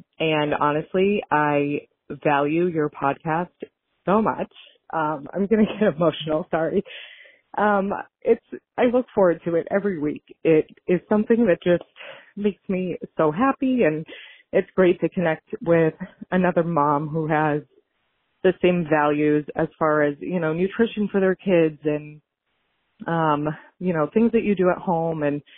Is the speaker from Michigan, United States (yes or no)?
no; Cape Cod, Massachusetts, United States; I'm from Cape Cod, Massachusetts